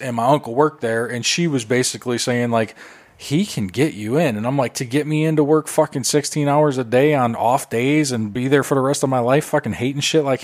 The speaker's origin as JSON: {"language": "English", "town": "Chicago", "region": "Illinois", "country": "United States", "tie": "born or raised there", "said": "Well, growing up in Chicago, too, that area is very blue-collar."}